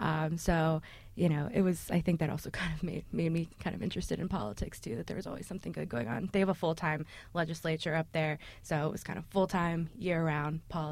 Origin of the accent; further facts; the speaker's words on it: Altoona, Pennsylvania, United States; I grew up in Altoona, Pennsylvania. That's right in the middle of the state, but I've lived kind of all over. I went to school in Pittsburgh, and I also lived for a brief time over, you know, just outside of Philadelphia as well.